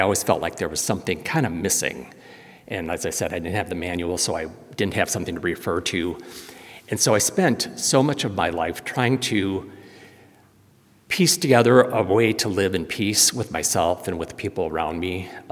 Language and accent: English; Winona, Minnesota, United States; Yeah, I was born here in Winona at the old hospital, if anybody remembers that.